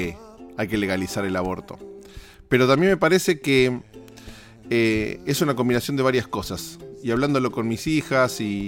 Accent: Argentina; Y en mi país, en Argentina

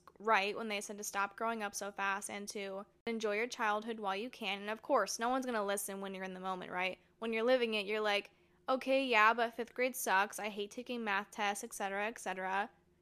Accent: Arizona, United States; also born or lived in Ohio; I was born in Ohio when my parents moved us to Arizona. If you ask … that was possibly the worst thing that could have ever happened to her.

